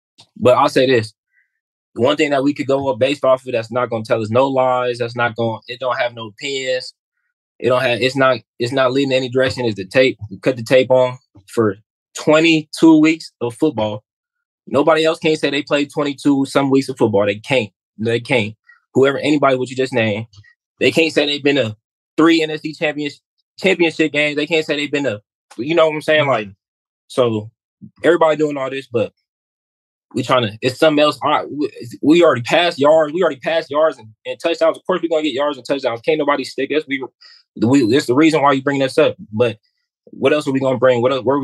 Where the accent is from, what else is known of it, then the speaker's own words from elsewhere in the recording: Reno, Nevada, United States; No, I'm from Reno, Nevada.